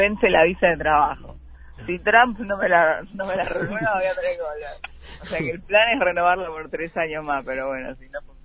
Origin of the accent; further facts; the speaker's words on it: Uruguay; now in New York, United States; como uruguayos que estamos muy en la chiquita, en la cercanía